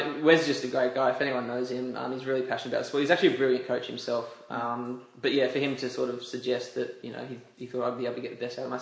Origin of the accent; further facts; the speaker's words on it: Box Hill, Australia; I grew up in Box Hill. Went down to Box Hill Track, did a bit of running there, got involved with the group, did a bit of running at high school as well.